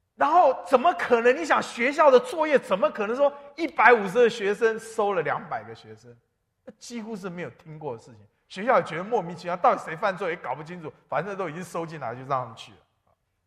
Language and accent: Chinese; Taiwan; 我父亲是国民党军官，在台湾娶了我母亲是澎湖人，我父亲是湖南人。我从小就住在眷村里面